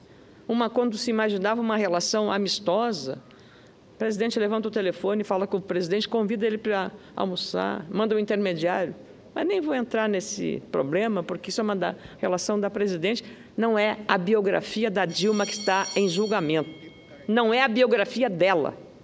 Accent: Brazil; temos orgulho como brasileiros

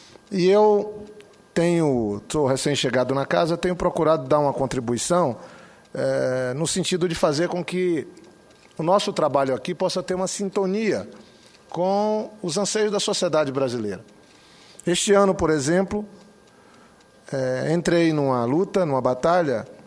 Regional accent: North Region, Brazil; Sou do Norte, estou falando do FNO, mas tem o FCO e tem o FNE.

